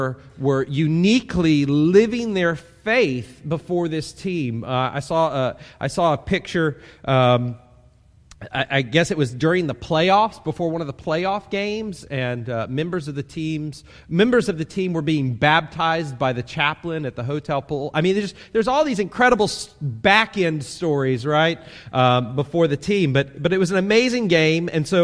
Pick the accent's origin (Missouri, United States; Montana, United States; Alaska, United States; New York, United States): Missouri, United States; Kansas City; I grew up in Kansas City, so we always had to follow whoever was winning because our teams never won.